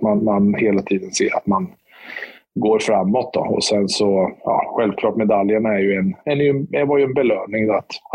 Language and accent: Swedish; Motala, Östergötland, Sweden; Nej, jag är uppväxt i Motala.